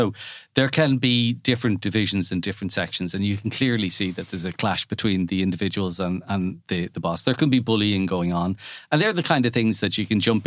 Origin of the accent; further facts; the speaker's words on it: Ireland; Now, being Irish and cynical, I was kind of going, I wonder, is this American, and kind of overplaying it a bit.